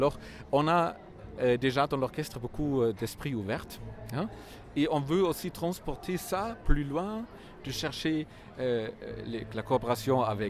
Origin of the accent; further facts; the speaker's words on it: Saarland, Germany; French is a second language; now in Switzerland; vous savez, je viens de la Sarre. En Allemagne, c'est aussi très proche de la France.